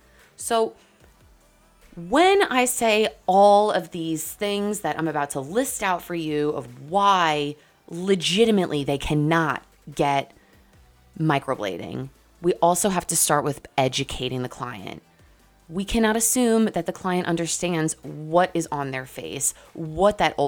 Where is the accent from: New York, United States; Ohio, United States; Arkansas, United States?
New York, United States; Maybe it's me being Italian. Maybe it's me being a New Yorker.